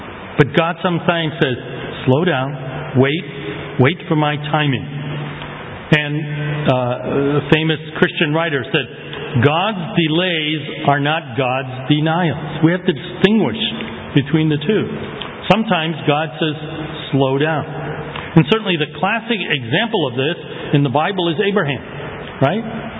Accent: Cambridge, United States; And as I grew up in Cambridge, and I wanted to study engineering.

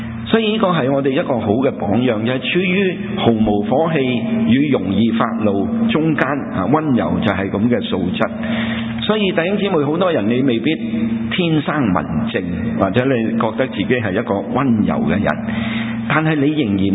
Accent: China; 我们中国人有一句说话

